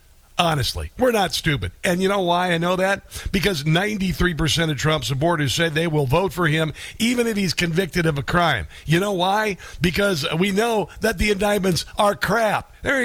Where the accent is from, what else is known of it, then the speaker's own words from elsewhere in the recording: Iowa, United States; I come from the Midwest in Iowa, where people fight tooth and nail to get a job at the slaughterhouse, or fight tooth and nail for roofing jobs and whatnot.